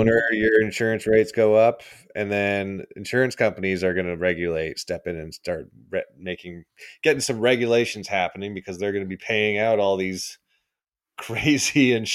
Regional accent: Canada; as a Canadian

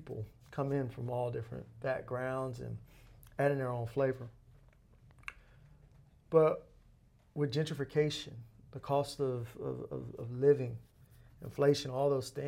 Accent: Atlanta, Georgia, United States; I'm a son of Atlanta, born and raised in Atlanta. We have a very unique culture.

